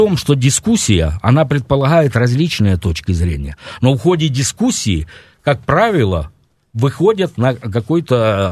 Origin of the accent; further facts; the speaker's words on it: Donbas, Ukraine; А говор у меня один. Я родом из Донбасса.